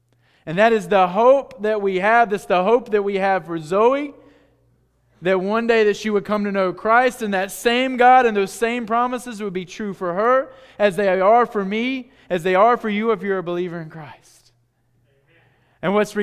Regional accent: United States; I'm redheaded, I'm pale, and I'm from America.

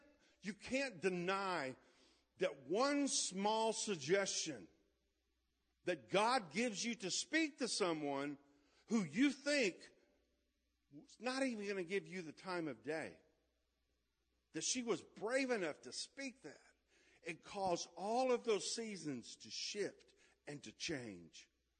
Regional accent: Louisiana, United States; I've swam in nasty water. I'm from Louisiana. That's what we do.

